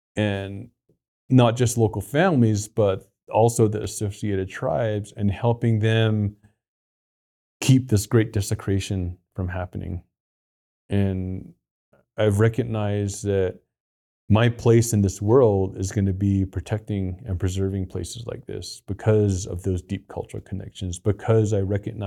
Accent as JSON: {"language": "English", "town": "Coal Mine Mesa", "region": "Arizona", "country": "United States", "tie": "born or raised there", "said": "when I was a kid growing up on the Navajo Reservation at this place called Coal Mine Mesa. And where I grew up, you can see the canyon in profile every day."}